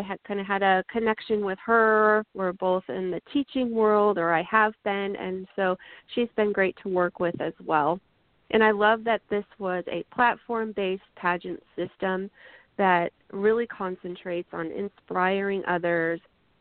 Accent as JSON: {"language": "English", "region": "Nebraska", "country": "United States", "said": "So I'm from Nebraska, and this is Nebraska USA Worldwide."}